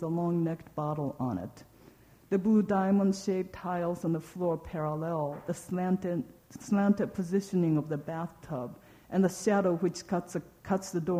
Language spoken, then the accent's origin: English; Japan; I grew up in Japan.